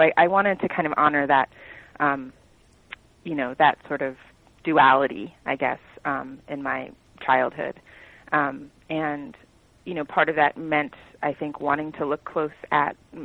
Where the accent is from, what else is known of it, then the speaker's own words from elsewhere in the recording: New York City, New York, United States; particularly where I grew up in the Bronx, you know, I mean, even today people hear Bronx and it's like, has all these connotations, right?